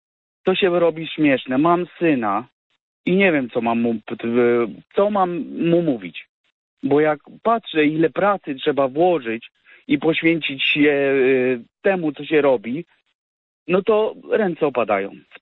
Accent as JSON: {"language": "Polish", "region": "Masovian Voivodeship", "country": "Poland", "said": "pochodzę z Mazowsza, mam 38 lat"}